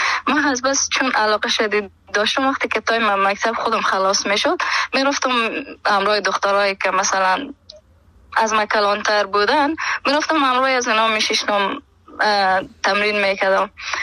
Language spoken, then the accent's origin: Persian; Herat, Afghanistan; من از هرات باستان، خانه مامونجا بود، زندگی میکردم اهل هرات هستم.